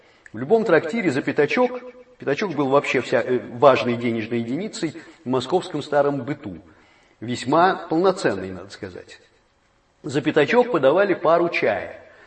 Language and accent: Russian; Moscow, Russia; я тоже как бы москвич в третьем поколении